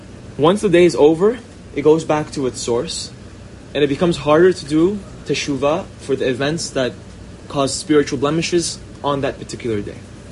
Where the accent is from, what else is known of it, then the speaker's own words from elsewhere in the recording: Los Angeles, California, United States; I'm from Los Angeles, California.